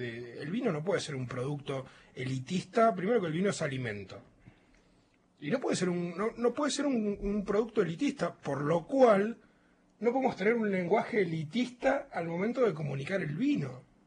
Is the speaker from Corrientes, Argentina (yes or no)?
no; Isidro Casanova, Buenos Aires Province, Argentina; moved away as an adult; now in Mendoza, Argentina; Yo llegué a Mendoza en el 2002 de Buenos Aires. Soy de Buenos Aires, soy de La Matanza, de Isidro Casanova.